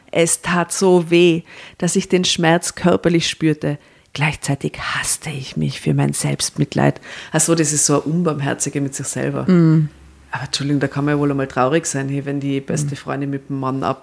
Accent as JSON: {"language": "German", "town": "Seefeld", "region": "Tyrol", "country": "Austria", "said": "Hey, ich bin aus Seefeld und kenne das nicht."}